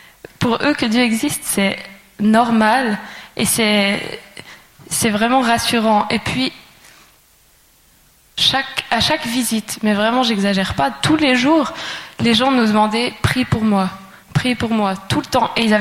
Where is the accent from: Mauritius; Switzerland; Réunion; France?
Switzerland; Valais; J'ai grandi en Valais et puis depuis toute petite, j'ai appris à connaître Jésus comme une personne vivante.